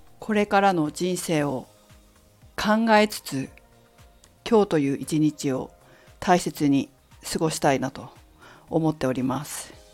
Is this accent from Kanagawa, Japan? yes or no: no; Fukushima, Japan; もともと福島県出身ですので、夏になると臭いキレっていうの、なんか草の匂いがすごくするようなところですから、